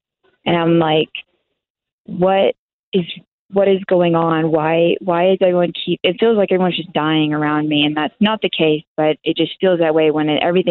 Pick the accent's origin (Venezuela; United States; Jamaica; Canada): United States; Texas; Well, I'm born and raised in Texas.